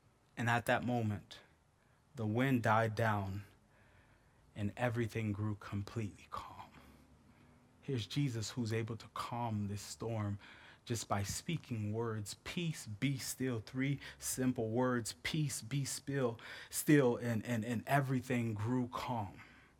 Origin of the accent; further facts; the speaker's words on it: Florida, United States; It's kind of like Florida. I'm from Florida. Florida is known for tropical storms.